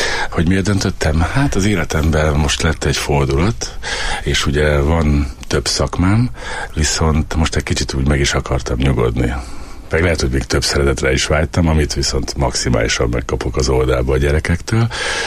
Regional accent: Sárospatak, Borsod-Abaúj-Zemplén, Hungary; mivel Sárospataki vagyok

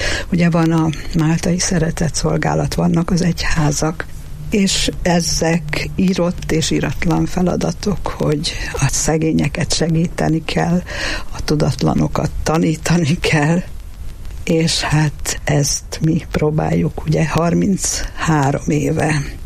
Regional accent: Miskolc, Borsod-Abaúj-Zemplén, Hungary; also born or lived in Budapest; mert én Miskolcon születtem, szülővárosom. Ezen túl pedig, bár éltem 20 évig a fővárosban, és hazajöttem.

